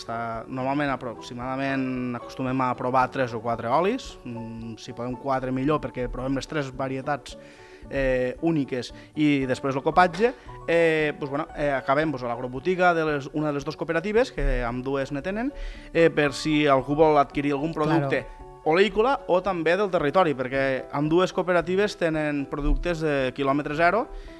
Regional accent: Santa Bàrbara, Catalonia, Spain; que jo mateix també soc de Santa Bàrbara

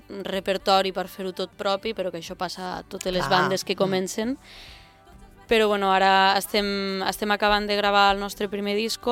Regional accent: Tortosa, Catalonia, Spain; Nosaltres som d'aquí, de Tortosa

